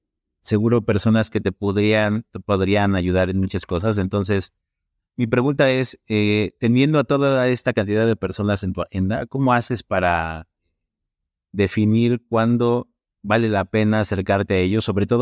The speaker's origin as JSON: {"language": "Spanish", "region": "State of Mexico", "country": "Mexico", "lives_now": "Mexico City, Mexico", "said": "Estoy en el DF, soy del Estado de México, pero estoy trabajando en el DF."}